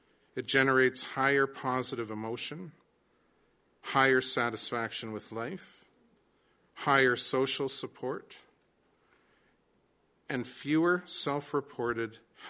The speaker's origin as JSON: {"language": "English", "country": "Canada", "tie": "born or raised there", "said": "We who have been born and raised in Canada know all well, don't we?"}